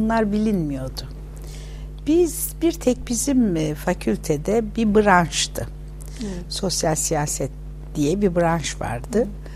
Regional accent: Bahçe, Adana, Turkey; moved away as an adult; also born or lived in Kozan / Istanbul; Ben Adana doğumluyum. Adana Kuzan ilçesinde doğdum. Adana'nın Bahçe ilçesinde büyüdüm. Sonra ortaokul ve liseyi de Adana Kız Lisesi'nde okudum yatılı olarak. Sonra İstanbul'a geldim.

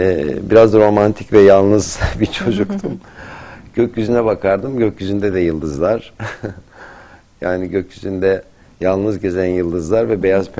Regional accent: Malatya, Turkey; Evet, Malatya doğumluyum ben

